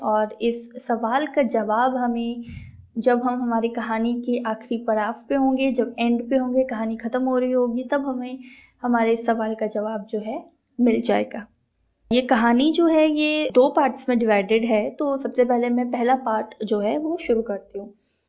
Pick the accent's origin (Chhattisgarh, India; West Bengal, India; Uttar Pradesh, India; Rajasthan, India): Rajasthan, India; और मैं राजस्थान से हूँ। मैंने अपनी स्कूलिंग भी राजस्थान से ही कंप्लीट की है और अपना ग्रेजुएशन मैंने दिल्ली यूनिवर्सिटी से पूरा किया है।